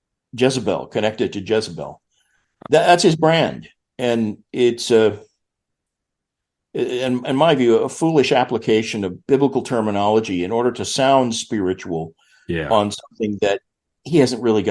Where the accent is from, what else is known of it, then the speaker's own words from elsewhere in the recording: Tulsa, Oklahoma, United States; I grew up in Tulsa, the headquarters of every charismatic leader, you know.